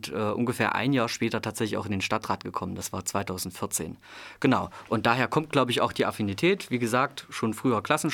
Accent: Erfurt, Thuringia, Germany; Ich bin hier in Erfurt geboren, aufgewachsen, zur Schule gegangen, habe hier meine Freunde und meine zukünftige Frau, ich heirate jetzt im Sommer, kennen und lieben gelernt.

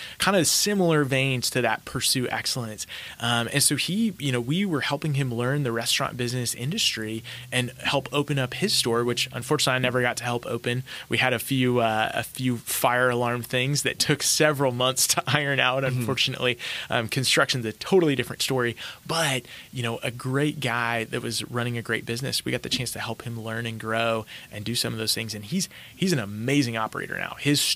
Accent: Nebraska, United States; Like, for example, I grew up in Nebraska. I'm a big Cornhusker fan.

